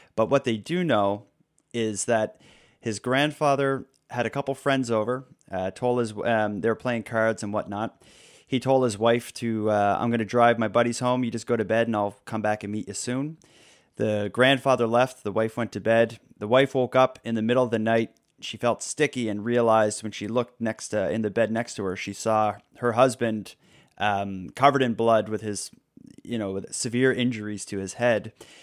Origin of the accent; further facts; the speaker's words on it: Halifax, Nova Scotia, Canada; he's from my hometown of Halifax